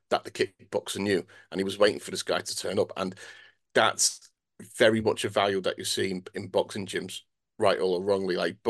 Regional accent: Runcorn, North West England, United Kingdom; born there; accent: Scouse; You know, I was born in Runcorn, and I'm very, very Scouse.

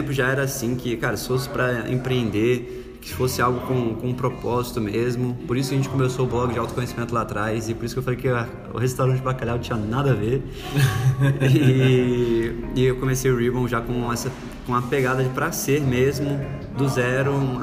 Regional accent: Brasília, Federal District, Brazil; born there; Eu nasci aqui em Brasília mesmo, morei em outros lugares

